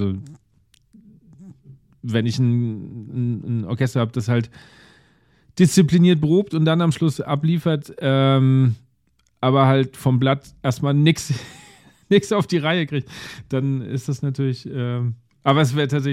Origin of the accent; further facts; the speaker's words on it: Bavaria, Germany; also ich komme ja aus Nordbayern, also sehr weit Norden, das ist so der letzte Zipfel vor Hessen